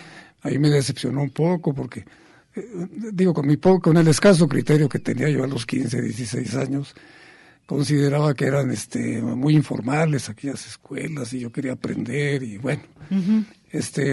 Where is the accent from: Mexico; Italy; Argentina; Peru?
Mexico; Chihuahua; also born or lived in Guadalajara; muy chiquito me llevaron a los días de nacido, me llevaron a Chihuahua, que fue donde nacieron todos mis hermanos y mi madre, y ya vivían mis padres en Chihuahua. Posteriormente nos trasladamos, cuando yo tenía 11 años, a la Ciudad de México